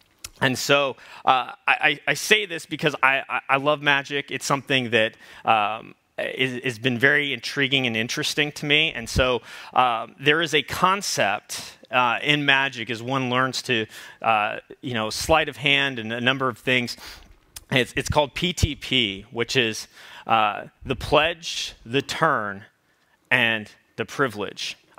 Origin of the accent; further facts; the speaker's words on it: Las Vegas, Nevada, United States; And since I was born and raised in Sin City, I thought that I would also be a magician growing up.